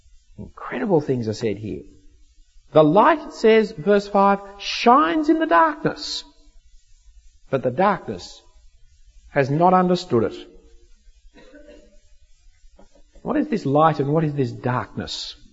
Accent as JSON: {"language": "English", "country": "Australia", "said": "I'm sorry. I'm an Australian."}